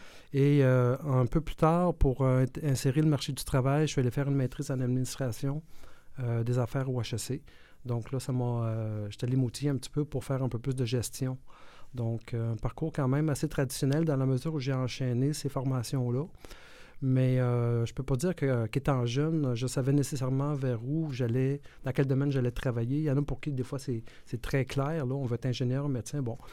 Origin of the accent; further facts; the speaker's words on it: Brossard, Quebec, Canada; je viens de la rive sud de Montréal. J'ai grandi à Brossard, une belle banlieue de la rive sud de Montréal. Quand j'étais tout jeune, j'ai passé 2 années en Afrique parce que mon père a travaillé là-bas.